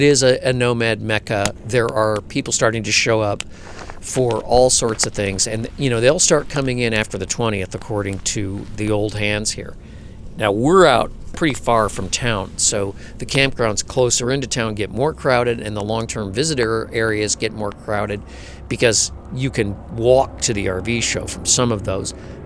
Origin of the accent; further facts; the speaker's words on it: New York, United States; And he, and you know, I'm from New York State.